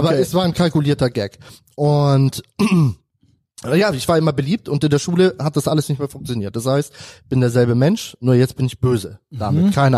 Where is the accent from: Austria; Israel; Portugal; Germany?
Germany; Schleswig-Holstein; Den Ort ist Schleswig-Holstein halt. Und sehr ländlich. Zwischen Heide und Rendsburg.